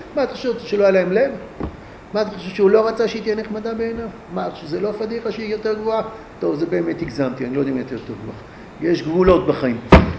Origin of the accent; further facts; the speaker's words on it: Ra'anana, Central District, Israel; אני חייתי, כשהייתי ילד, אני גרתי ברעננה, כמעט כל רעננה הייתה מעברות.